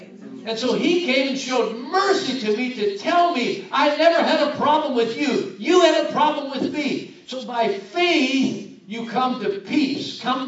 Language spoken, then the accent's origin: English; Washington, United States; I'm from Whatcom County.